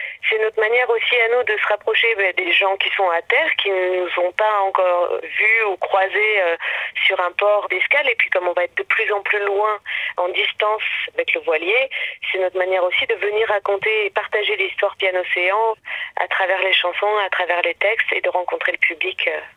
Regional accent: Auvergne-Rhône-Alpes, France; d'être de retour aussi à Grenoble, puisque moi j'ai grandi dans le Vercors, donc c'est quand même mes sources aussi.

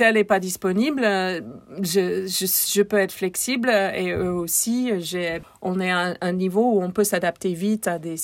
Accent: United States; pour mon état, pour mon pays natal, les États-Unis.

